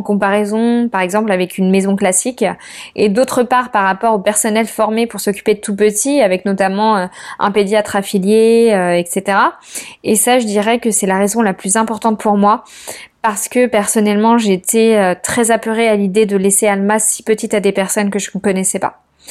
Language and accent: French; Dijon, Bourgogne-Franche-Comté, France; now in Nice, France; Nous sommes originaires de Dijon, mais nous vivons actuellement à Nice.